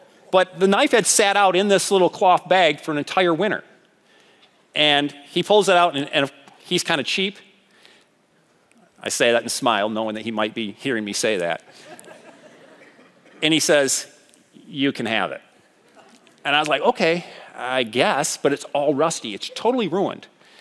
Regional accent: Michigan, United States; Remember, I'm from West Michigan. I'm very Dutch.

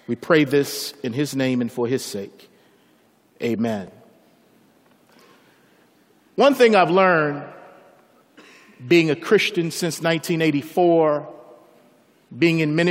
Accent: Baltimore, Maryland, United States; So I'm from Baltimore, and every now and then I like to bang.

